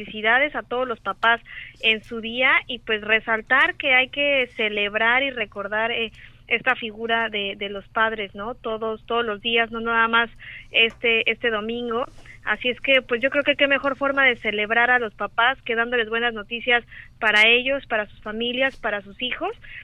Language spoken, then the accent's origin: Spanish; Mexico; somos mexicanos, no importa dónde estemos